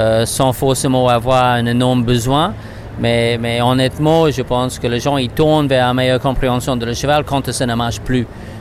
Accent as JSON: {"language": "French", "country": "Australia", "second_language": "French", "said": "peut-être vous entendre que j'ai un léger accent et je suis australien, donc, mais je parle français le mieux que je peux."}